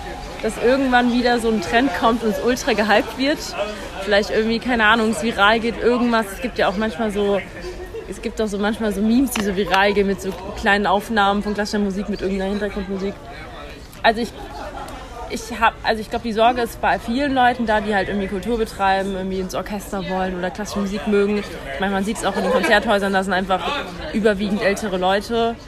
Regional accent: Germany; ich bin 25 Jahre alt und ich komme aus Deutschland.

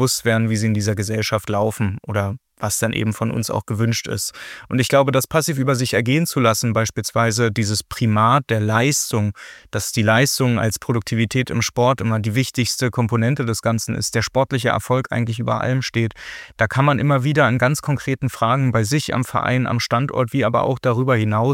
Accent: Giessen, Hesse, Germany; entschuldigt ist, aber ich komme ja aus Gießen

